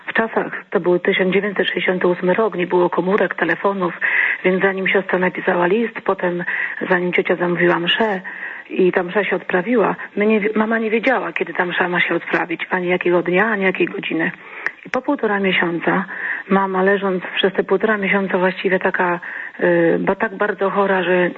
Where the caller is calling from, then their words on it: Świętokrzyskie Voivodeship, Poland; ze Świętokrzyskiego.